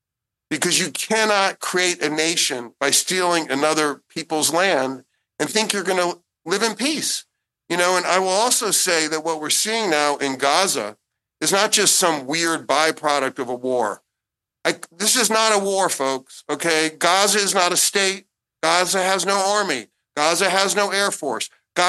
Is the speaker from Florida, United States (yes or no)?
yes; Florida, United States; But where I grew up in Northeast Florida, to Jewish parents.